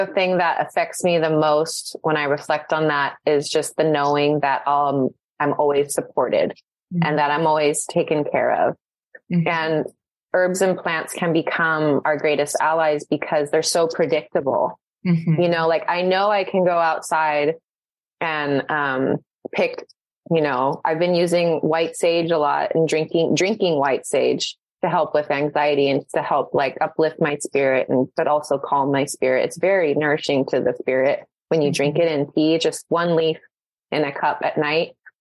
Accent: Hawaii, United States; now in California, United States; And then we moved to Hawaii when I was about two. So I grew up in Hawaii, but it's so great to come back to California and feel like I have a home here as well.

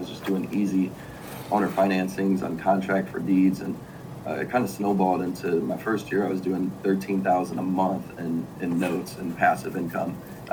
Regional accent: Michigan, United States; moved away as an adult; now in Texas, United States; you know, I grew up in Michigan, been in Texas since I was 18, went to Texas Tech

